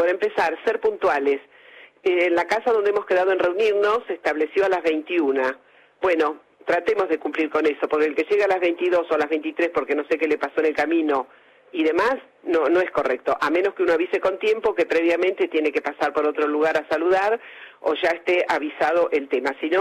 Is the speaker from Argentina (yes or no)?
no; Germany; Spanish is a second language; Soy alemana, pronuncio todas las letras